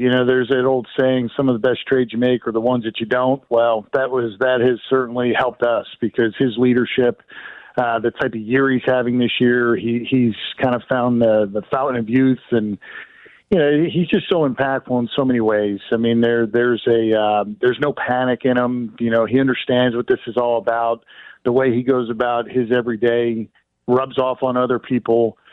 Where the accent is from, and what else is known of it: Philadelphia, Pennsylvania, United States; born or raised there